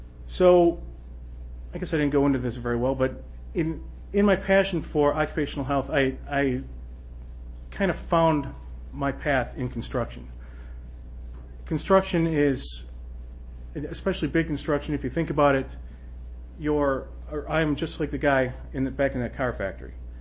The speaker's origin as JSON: {"language": "English", "town": "Warren", "region": "Michigan", "country": "United States", "tie": "born or raised there", "moved": "as an adult", "said": "But I grew up in Warren, Michigan. It's a suburb of Detroit. And I moved out here in 1996"}